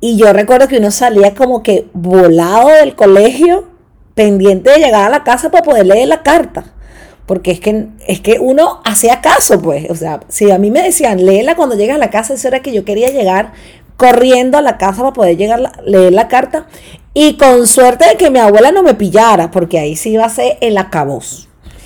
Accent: Venezuela; now in Peru; En el momento que yo salí de Venezuela, me mudo a Perú

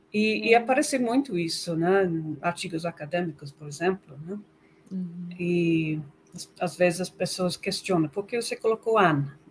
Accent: United Kingdom; Portuguese is a second language; Então, eu sou do Reino Unido, mas se fala inglês nos Estados Unidos, na Austrália, no Canadá, na Índia

